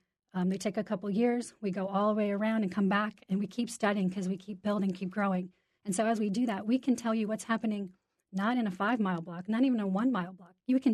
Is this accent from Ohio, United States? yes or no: yes; Ohio, United States; I grew up in Ohio